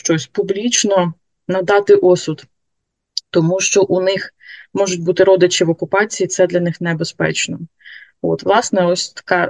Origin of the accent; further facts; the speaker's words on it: Crimea, Ukraine; born there; now in Kherson, Ukraine; І сама ж я народилась в Криму, дуже багато часу провела в Криму, живу в Херсоні, жила протягом багатьох років.